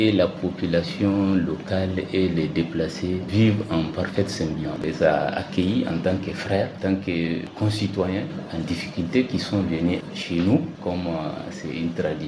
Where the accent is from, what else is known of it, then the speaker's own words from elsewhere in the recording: Niger; Et en tant que Nigérien, moi, je pense que partout où nous sommes, dans le territoire nigérien, il faut qu'on se sente qu'on est chez nous.